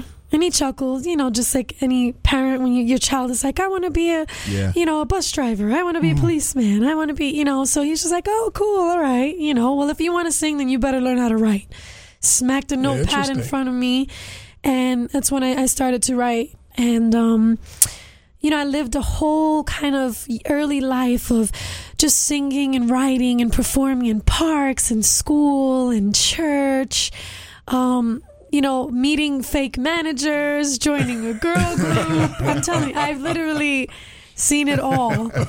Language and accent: English; Brooklyn, New York, United States; Well, I'm a Puerto Rican girl from Bushwick, Brooklyn.